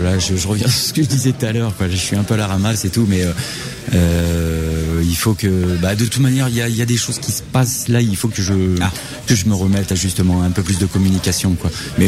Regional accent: Angoulême, Nouvelle-Aquitaine, France; Ah de toute manière, moi je suis d'Angoulême

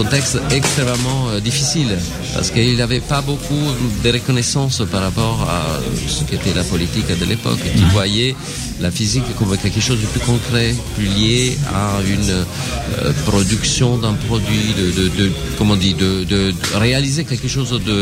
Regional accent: Italy; French is a second language; Ça, c'est un projet qui naît aussi pour le fait que je suis italien

